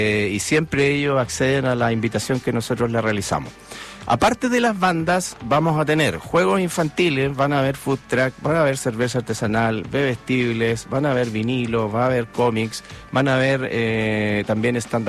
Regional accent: Concepción, Biobío, Chile; now in Los Ángeles, Chile; yo soy de Concepción, en realidad, oriundo. Y algo hay ahí, sí, en el corazón de penquista

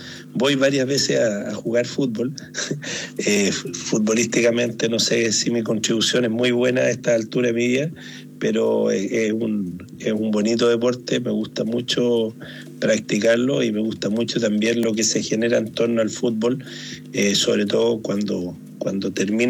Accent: Viña del Mar, Valparaíso, Chile

